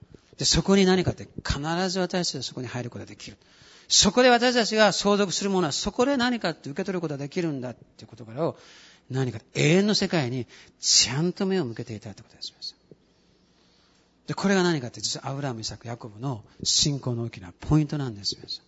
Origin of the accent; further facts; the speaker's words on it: Kumamoto, Japan; 私の故郷は熊本ですけどね。ね。で、私は熊本から牧師になるときに